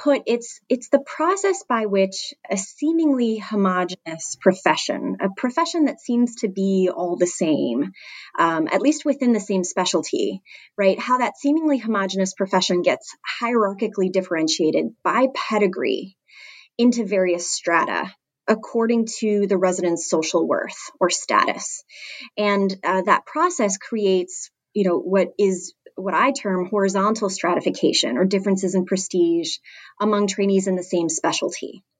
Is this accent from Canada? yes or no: yes; Canada; I'm originally from Canada.